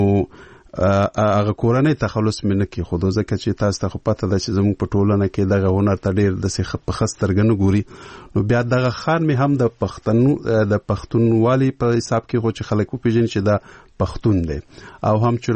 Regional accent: Peshawar, Khyber Pakhtunkhwa, Pakistan; خو زه ورکوټه په پېښور کې لوی شوی یم

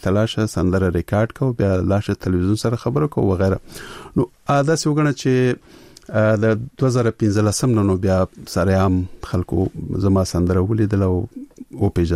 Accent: Peshawar, Khyber Pakhtunkhwa, Pakistan; زه ورکوټه په پېښور کې لوی شوی یم.

